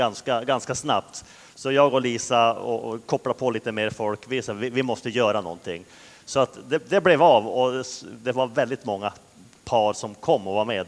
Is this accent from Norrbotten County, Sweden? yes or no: yes; Norrbotten County, Sweden; Jag är ju från Norrbotten.